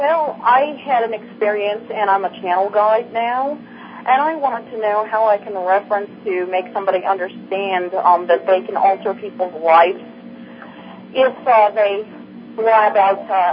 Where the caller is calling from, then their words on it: San Gabriel, California, United States; I'm calling from San Gabriel, California